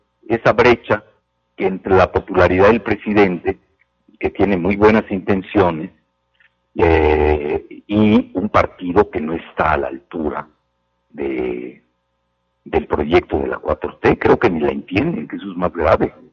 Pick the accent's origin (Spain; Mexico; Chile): Mexico; una bola de piratas guatemaltecos o dominicanos, y a los mexicanos nos hicieron a un lado, aunque no lo crean.